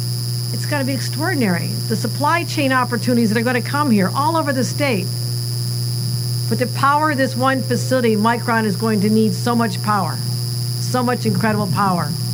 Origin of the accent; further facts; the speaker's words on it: New York, United States; us from Western New York, you cannot grow up in this area and not be a hardcore environmentalist. We're not far from Love Canal. The world was watching Love Canal when I was growing up.